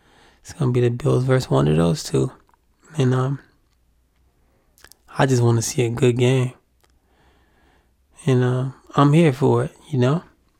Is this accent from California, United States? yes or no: no; Buffalo, New York, United States; born there; I was born in Buffalo. So I rep Buffalo and I rep Brooklyn.